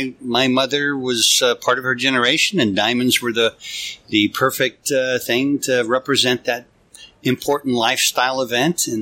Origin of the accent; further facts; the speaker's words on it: Baker, United States; now in California, United States; Went to work back in Baker at my hometown newspaper.